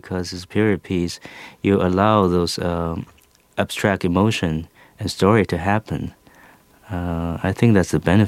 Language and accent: English; Taiwan; English is a second language; Shamefully, no. I grew up in Taiwan.